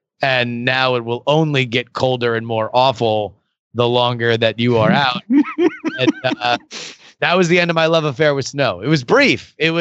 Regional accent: Sun Belt, United States; also born or lived in Texas / Florida / California; I was raised in the Sun Belt. I lived in, born in Texas and lived in Florida and California, and I've spent most of my life in those regions

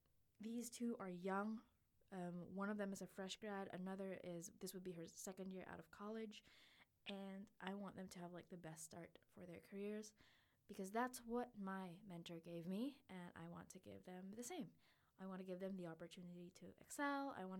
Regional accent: Philippines; It's hard to say that as a Filipino. Silly little head. Okay. Because a while ago there was that accent, and now it's back.

